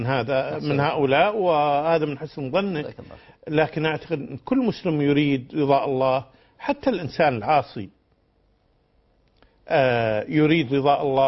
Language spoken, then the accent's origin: Arabic; Kuwait; وكنت أرى وأنا صغير أحد الأطباء المصريين الدكتور نجار عندنا في الكويت